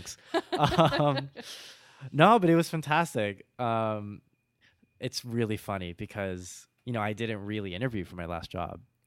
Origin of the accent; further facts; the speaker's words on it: Miami, Florida, United States; now in Chicago, United States; when I tell people that I'm from Miami, they always think I'm insane for moving to Chicago because of the weather.